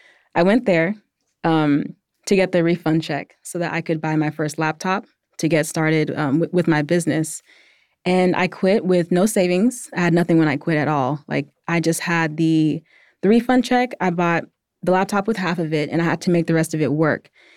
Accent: Atlanta, Georgia, United States; I'm a 27-year-old full-time photographer based in Atlanta, Georgia. I was born and raised in Atlanta, but my parents are from the Gambia, West Africa

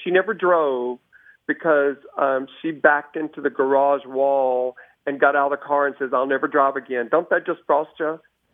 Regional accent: Dallas, Texas, United States; I'm from Dallas, Texas.

